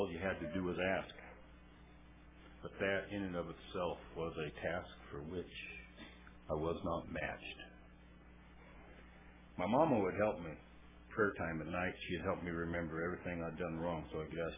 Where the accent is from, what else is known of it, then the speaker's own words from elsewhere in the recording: California, United States; I was born in the Motherlode country here in California, and lived in a house that was built by the 49ers during the gold rush.